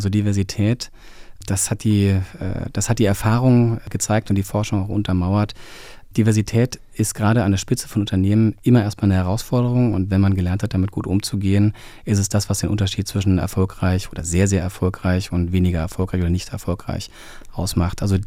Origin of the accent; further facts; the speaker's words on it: Görlitz, Saxony, Germany; ich aufgewachsen bin, genau, an der deutsch-polnischen Grenze.